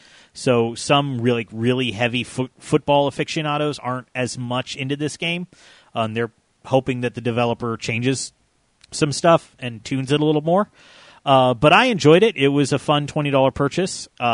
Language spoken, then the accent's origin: English; Atlanta, Georgia, United States; because I'm from Atlanta.